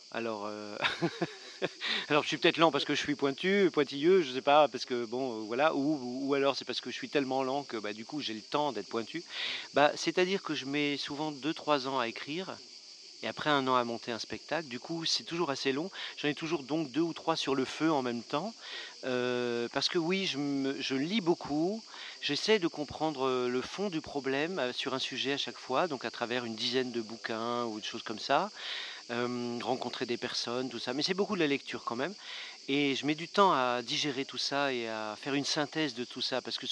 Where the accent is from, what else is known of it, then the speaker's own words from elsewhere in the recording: Poissy, Île-de-France, France; also born or lived in Paris; now in Montpellier, France; Je suis de Poissy. J'ai vécu surtout à Paris. J'habite maintenant à Montpellier.